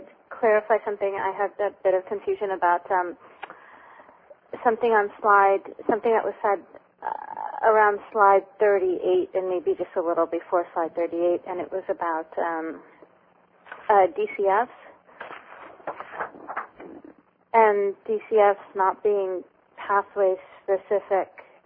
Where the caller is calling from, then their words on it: New York, United States; I'm calling in from New York.